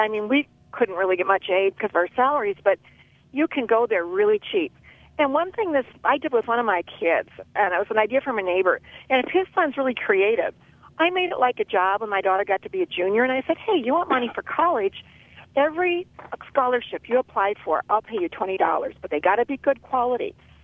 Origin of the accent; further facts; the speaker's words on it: Iowa, United States; I am from Iowa, and I used to speak to a really good small college there